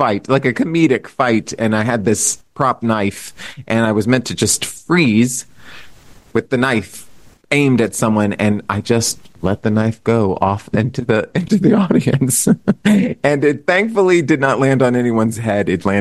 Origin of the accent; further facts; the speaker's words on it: San Antonio, Texas, United States; Yes, I come from San Antonio, Texas, but you know.